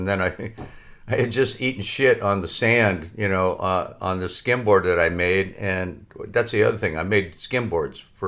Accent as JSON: {"language": "English", "town": "Pico Rivera", "region": "California", "country": "United States", "tie": "born or raised there", "also_born_or_lived": "La Mirada", "said": "Pico Rivera originally."}